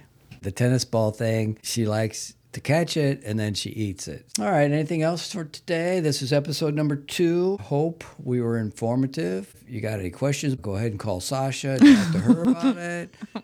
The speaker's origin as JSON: {"language": "English", "region": "Indiana", "country": "United States", "tie": "born or raised there", "said": "Because I grew up in Indiana. You don't pick up a dog's poop."}